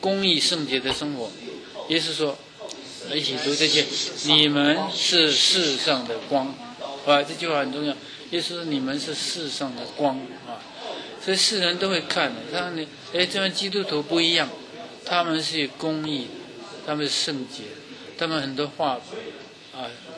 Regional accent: Guangdong, China; now in United States; 啊，我们是广东人，那早期的移民都是广东人

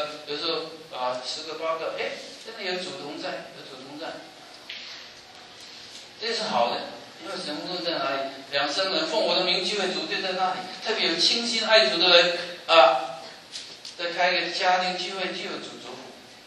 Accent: China; now in United States; 我们来到美国，经过10年、20年努力，各个人在物质上都丰富起来。只要你不懒惰，我们中国人每一个人都可以把房子买下。

